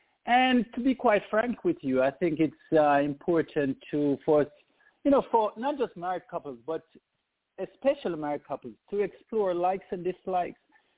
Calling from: Atlanta, Georgia, United States; I'm calling from Atlanta.

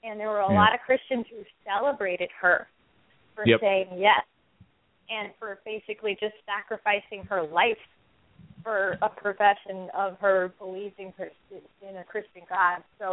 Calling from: California, United States; I'm from Silicon Valley.

